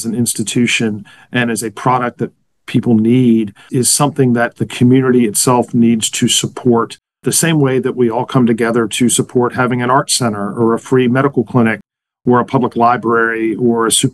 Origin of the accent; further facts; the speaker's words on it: Piedmont, West Virginia, United States; also born or lived in Keyser; I'm from Mineral County, West Virginia. Grew up in Piedmont and Kaiser. Went to Potomac State College